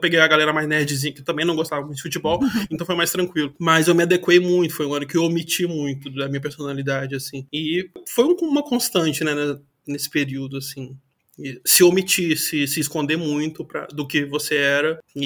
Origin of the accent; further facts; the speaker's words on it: Belo Horizonte, Minas Gerais, Brazil; quando eu voltei pra BH, sou de Belo Horizonte, e parei com essa andança de cidade a cidade